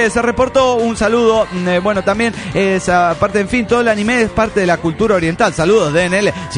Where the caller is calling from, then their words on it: Gualeguaychú, Entre Ríos, Argentina; soy de Gualeguaychú